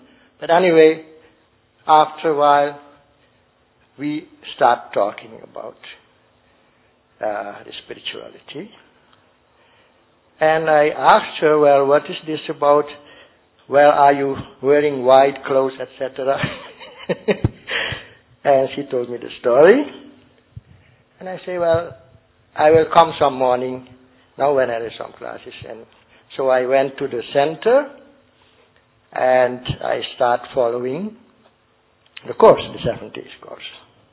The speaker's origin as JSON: {"language": "English", "country": "Suriname", "second_language": "English", "said": "I'm from Suriname. I think you know where Suriname is."}